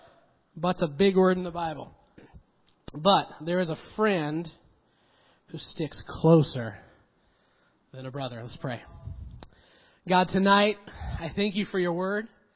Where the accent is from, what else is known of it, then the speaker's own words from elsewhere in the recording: Montana, United States; I grew up in Montana, and the little place where I grew up was on a beautiful lake.